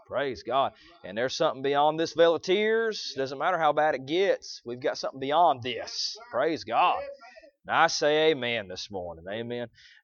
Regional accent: Ireland; One of the home folks. I'm Irish, you know.

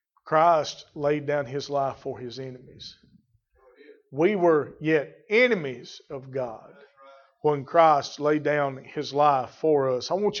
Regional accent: United States; But I know this much, I'm an American, and I'm on the American side.

